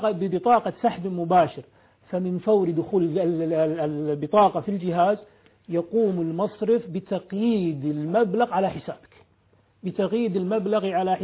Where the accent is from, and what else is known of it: Kuwait